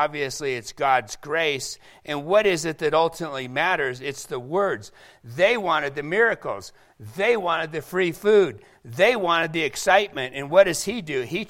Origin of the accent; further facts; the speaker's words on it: Seattle, Washington, United States; Starbucks started in Seattle. I'm from Seattle. Craziness comes from Seattle.